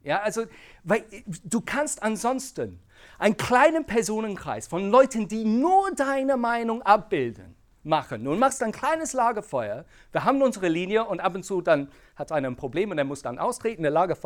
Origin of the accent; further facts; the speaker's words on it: United Kingdom; German is a second language; now in Germany; Ich komme aus Großbritannien.